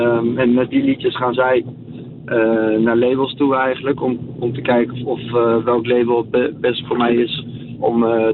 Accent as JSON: {"language": "Dutch", "town": "Zwolle", "region": "Overijssel", "country": "Netherlands", "said": "Ik ben 26 jaar, kom uit Zwolle."}